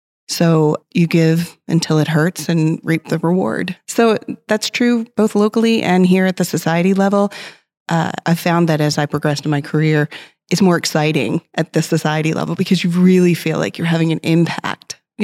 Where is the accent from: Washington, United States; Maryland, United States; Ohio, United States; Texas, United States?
Maryland, United States; Baltimore; I'm from Baltimore, Maryland, also a avid ASHRAE volunteer.